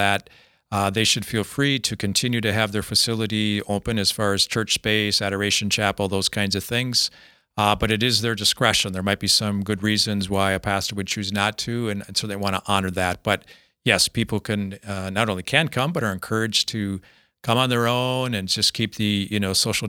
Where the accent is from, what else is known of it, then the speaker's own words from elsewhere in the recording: Minnesota, United States; Growing up in Minnesota with 10,000 lakes, and the farm that I grew up on actually overlooked the lake, and having a little cabin in northern Minnesota